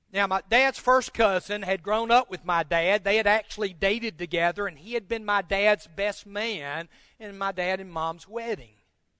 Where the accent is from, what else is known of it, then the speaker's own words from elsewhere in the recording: Ripley, United States; We were visiting back in my hometown of Ripley, and we'd come up on a four-way stop.